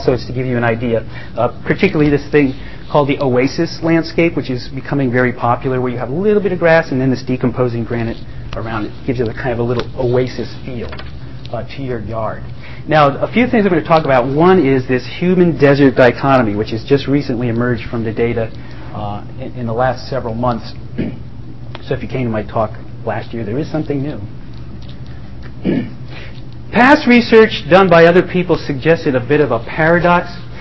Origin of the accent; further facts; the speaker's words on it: New Haven, Connecticut, United States; I'm from New Haven, Connecticut, which is a classic Rust Belt city.